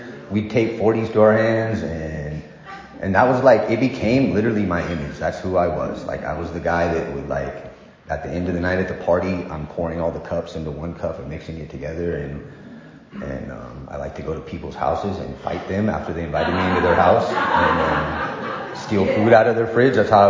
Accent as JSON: {"language": "English", "town": "San Luis Obispo", "region": "California", "country": "United States", "tie": "born there", "said": "I was born in San Luis Obispo. My parents were born there as well."}